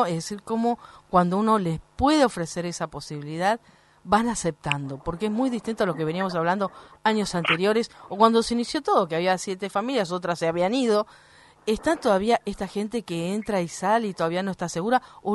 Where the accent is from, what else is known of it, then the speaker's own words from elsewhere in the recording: Argentina; somos propios argentinos